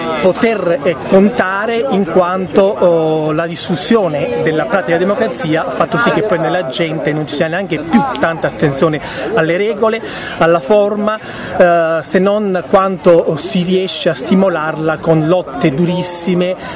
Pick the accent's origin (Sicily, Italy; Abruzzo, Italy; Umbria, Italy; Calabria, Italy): Calabria, Italy; Praia a Mare; Io sono di Praia